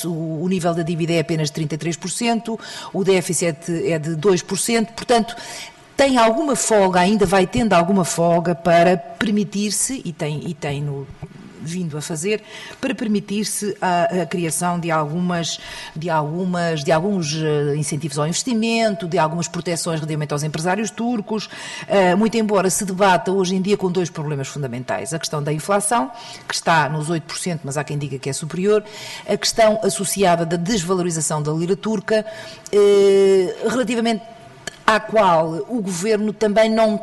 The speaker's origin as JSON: {"language": "Portuguese", "country": "Portugal", "said": "nós como portugueses"}